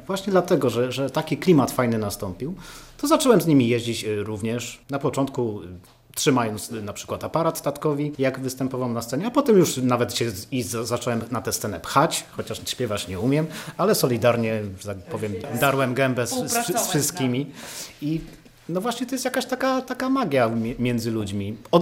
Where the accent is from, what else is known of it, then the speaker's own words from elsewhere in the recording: Choszczno, West Pomeranian Voivodeship, Poland; Jestem z Choszna